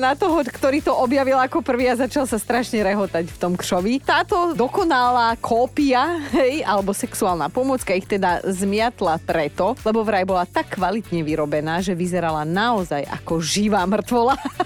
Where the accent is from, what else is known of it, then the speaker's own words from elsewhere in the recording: Borovce, Trnava Region, Slovakia; jak u nás v Borovciach, keď som ja prišla prvýkrát na zabavu